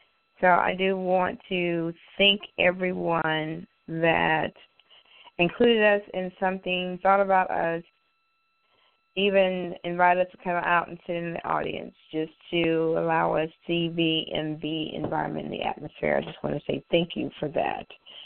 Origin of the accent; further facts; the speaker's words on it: Texas, United States; I want to bring them into an atmosphere that speaks Texas because I'm a Texan.